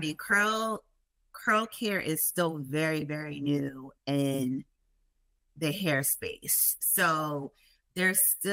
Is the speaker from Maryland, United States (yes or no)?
yes; Columbia, Maryland, United States; now in South Florida, United States; So it's like in between Baltimore and DC.